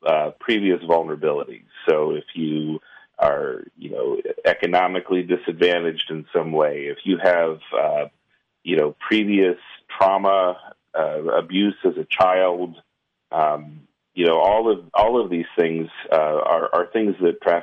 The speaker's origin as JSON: {"language": "English", "region": "Ohio", "country": "United States", "said": "Here in my home state of Ohio, there have been some great moves just with government agencies collecting."}